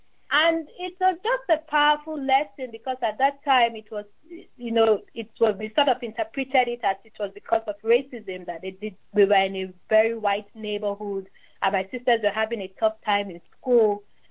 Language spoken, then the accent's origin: English; Nigeria; English is a second language; I'm a Nigerian. I'm a Nigerian immigrant. I'm from Nigeria.